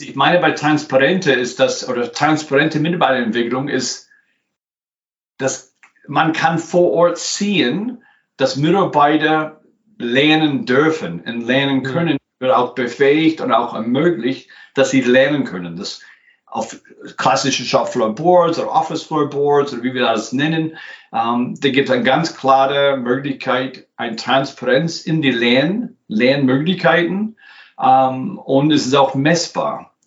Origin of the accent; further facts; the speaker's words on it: New York, United States; German is a second language; now in Germany; wie Dinner for One, kennt vielleicht jeder Deutsche. Bin ursprünglich aus New York. Ich sage inzwischen aus Kanada